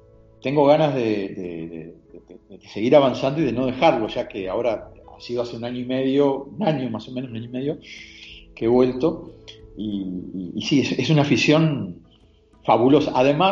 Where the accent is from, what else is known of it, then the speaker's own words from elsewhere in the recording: Uruguay; en mi pueblo, donde había uno de los que habitualmente concurría era un ex campeón nacional de ajedrez en el Uruguay, gran maestro.